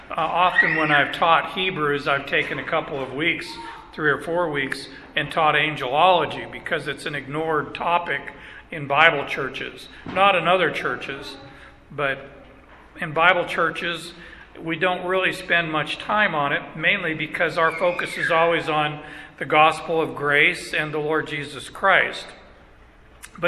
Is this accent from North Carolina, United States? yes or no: no; Arizona, United States; I grew up in Arizona. I saw it snow one time.